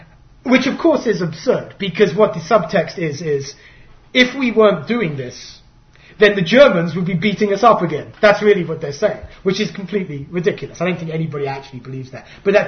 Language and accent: English; United Kingdom; But another thing that I know as a Brit